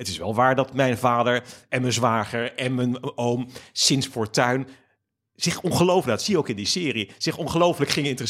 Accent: Capelle aan de IJssel, South Holland, Netherlands; Ik ben opgegroeid in Capelle aan de IJssel. Veel in die soort die randen van Rotterdam.

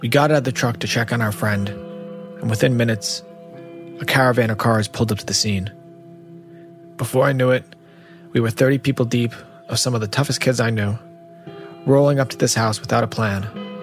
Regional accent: Long Island, New York, United States; My fighting days culminated at the age of 19 in my hometown of Long Island, New York.

